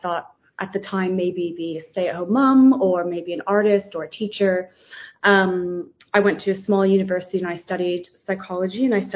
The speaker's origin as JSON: {"language": "English", "region": "East Coast", "country": "United States", "tie": "born or raised there", "lives_now": "London, United Kingdom", "said": "I grew up in America on the East Coast in a very sort of small sheltered community. So I was one of seven siblings. We were homeschooled."}